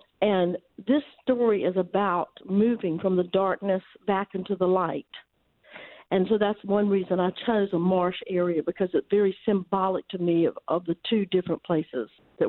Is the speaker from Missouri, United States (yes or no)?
no; Georgia, United States; And I grew up in South Georgia, as you said, but my family used to go to North Carolina for vacations during the summer